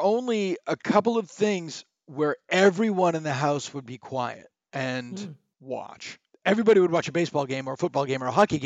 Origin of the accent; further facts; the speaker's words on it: Worcester, Massachusetts, United States; Like, from that era, he's from Syracuse. I'm from Worcester, which is the same thing.